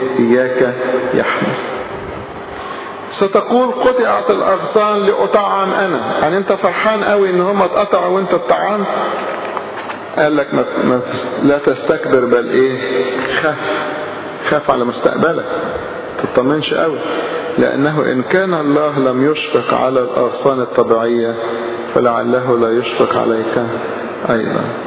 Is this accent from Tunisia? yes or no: no; Egypt; ولغاية دلوقتي الفلاحين عندنا في مصر يقول لك الشجرة طلعت نسور.